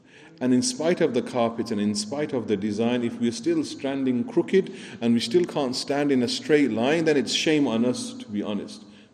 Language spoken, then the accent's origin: English; United Kingdom; We as British especially, we should be used to the line system.